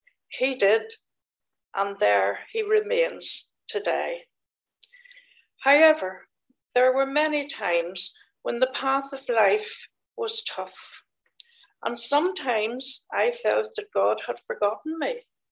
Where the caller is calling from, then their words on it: Moira, Northern Ireland, United Kingdom; I am outside of Moira. County Armagh, I believe, not County Down.